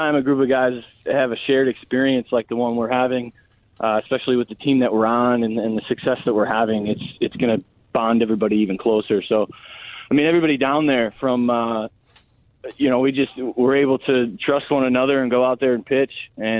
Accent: Chicago, Illinois, United States; I'm from Chicago, so I feel obviously I'm biased towards the food in Chicago.

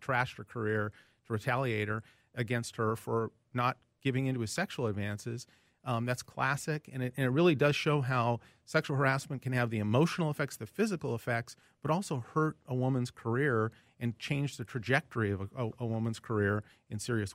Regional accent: North Dakota, United States; Yes, and I grew up in North Dakota, so this was the big city for me to come to, so I'm glad to be back.

